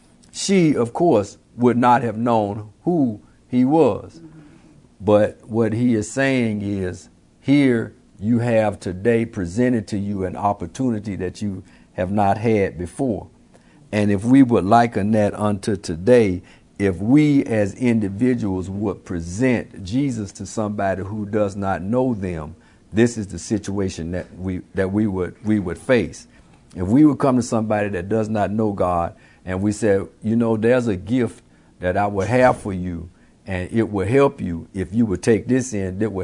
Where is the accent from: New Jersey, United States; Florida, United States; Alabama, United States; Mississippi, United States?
Alabama, United States; Birmingham; I grew up in Birmingham, Alabama. So I know what people in Alabama would know, but that's not what people in Atlanta may know.